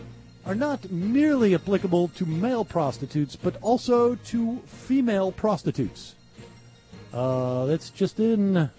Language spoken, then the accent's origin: English; Massachusetts, United States; I'm from Massachusetts. We say RapeScan.